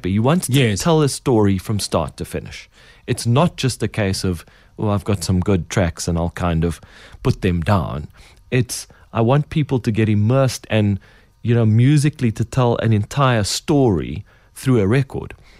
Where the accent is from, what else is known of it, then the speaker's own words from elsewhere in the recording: Cape Town, Western Cape, South Africa; I'm from Cape Town.